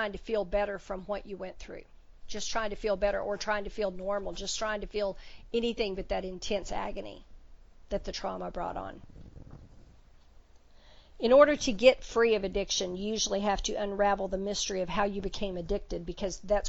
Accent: Texas, United States; Now, I'm a Texan, so we know what armadillos look like.

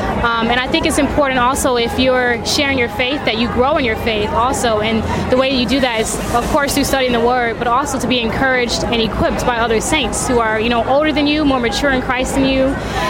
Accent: New York, United States; I'm from New York.

